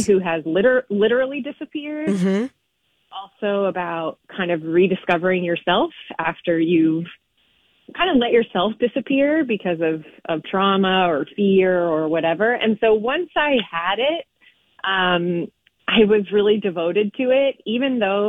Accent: Midwest, United States; I am a Midwesterner, born and raised

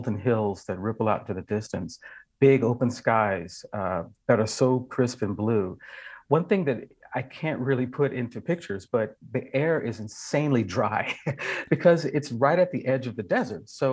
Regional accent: Southern United States, United States; now in Seattle, United States; I'm not from California, actually. I mean, I'm a Southerner and I live in Seattle.

